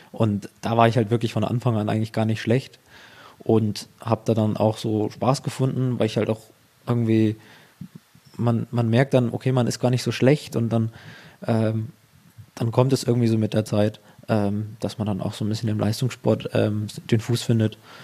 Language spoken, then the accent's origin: German; Ansbach, Bavaria, Germany; weil ich ja auch gar nicht aus Erlangen stamme. Also ich komme aus der Ansbacher Gegend, fahre da ungefähr mit dem Auto eine Stunde.